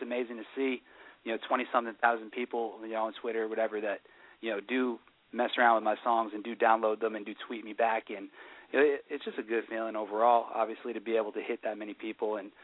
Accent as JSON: {"language": "English", "town": "Oyster Bay", "region": "New York", "country": "United States", "tie": "born or raised there", "said": "I grew up in Long Island, New York, in a town, Oyster Bay, which is located up on the North Shore of Long Island."}